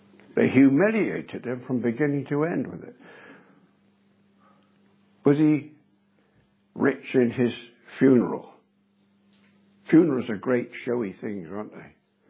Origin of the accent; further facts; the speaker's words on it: Bristol, South West England, United Kingdom; born there; Now, I was born in Southmead Hospital in Bristol.